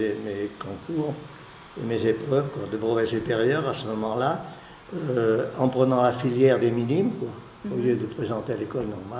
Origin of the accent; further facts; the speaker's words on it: Lyon, Auvergne-Rhône-Alpes, France; Je suis né à Lyon, dans le 3, à la Charité